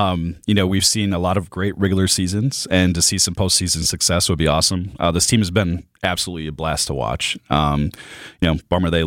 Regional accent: Wisconsin, United States; It's just growing up near Green Bay, that was like, my dad worked a ton growing up

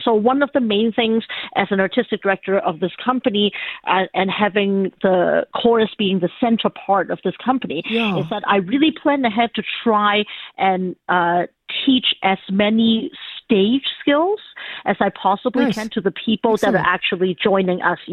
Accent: Hong Kong; I came from Hong Kong. I actually was born and raised in Hong Kong

